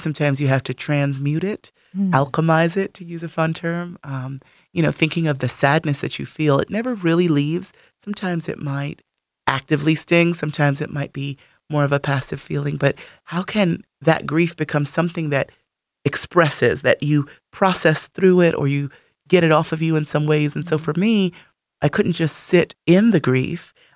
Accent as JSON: {"language": "English", "region": "New York", "country": "United States", "tie": "born or raised there", "said": "So I'm from a relatively small family. It was just me, my mom, and my dad growing up in New York."}